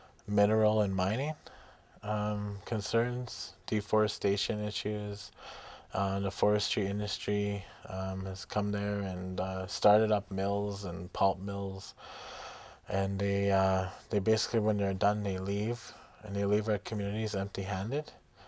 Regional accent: Ontario, Canada; I come from the Bear Clan. I am from the Anishinaabeg Nation in Northern Ontario. I am from the Bear Clan. I came to Winnipeg

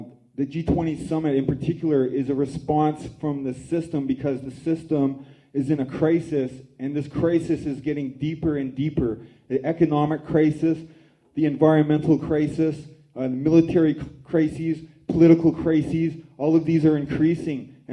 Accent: British Columbia, Canada; my people's territory is on the northwest coast of so-called British Columbia, which translates into a British colony.

